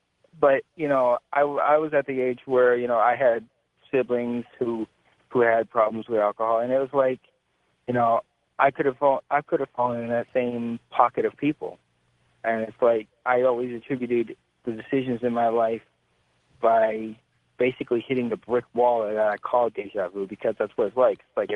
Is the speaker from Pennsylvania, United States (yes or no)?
yes; Pittsburgh, Pennsylvania, United States; I'm from Pennsylvania.